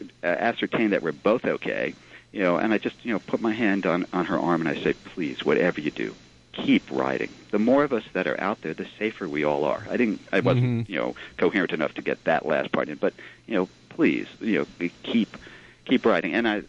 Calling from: Brooklyn, New York, United States; from Brooklyn.

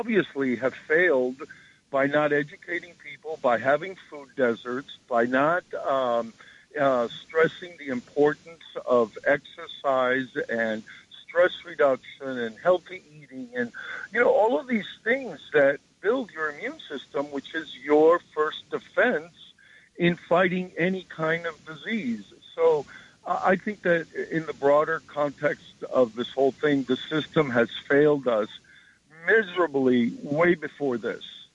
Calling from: Jersey City, New Jersey, United States; I'm calling from Jersey City.

